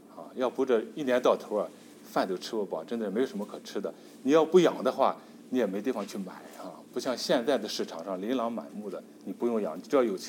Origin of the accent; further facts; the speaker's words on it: Shandong, China; 那我从小呢是在农村长大那我们那个地方我们老家是在革命老区沂蒙山区